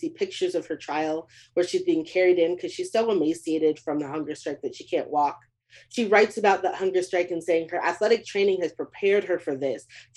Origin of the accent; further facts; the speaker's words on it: Beaumont, Texas, United States; Babe Dietrichson from my hometown of Beaumont, Texas